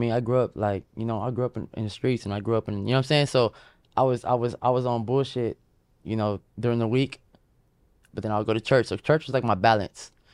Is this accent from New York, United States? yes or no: no; Fresno, California, United States; In Fresno, California, up north.